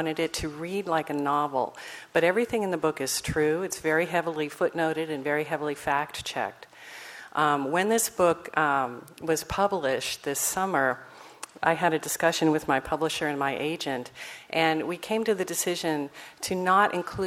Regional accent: Colorado, United States; I come from Scandinavian farm families in Iowa and Minnesota, and my parents moved to Colorado where they thought they could start a new life, and this is my father and me right after I was born, right after we moved out to Colorado.

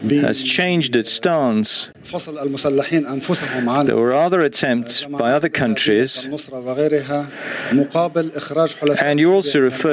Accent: Russia; I'm from Russia.

